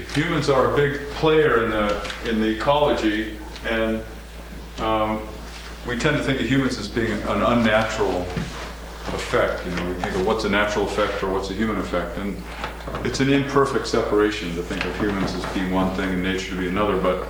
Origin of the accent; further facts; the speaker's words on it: New England, United States; I grew up in New England